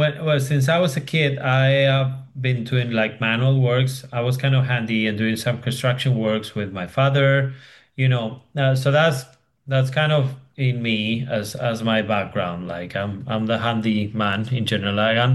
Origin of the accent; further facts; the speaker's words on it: Madrid, Community of Madrid, Spain; English is a second language; So I'm originally from Madrid, although I've been traveling quite a bit and I've lived in different countries.